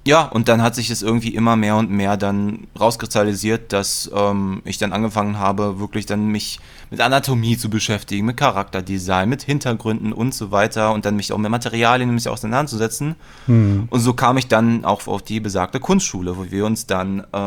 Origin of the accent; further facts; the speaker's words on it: Berlin, Germany; bin einer der seltenen Spezies namens gebürtiger Berliner. Und ich weiß. Und genau, bin auch in Mitte aufgewachsen, bin aber mittlerweile auch Teilzeit Schöneberger.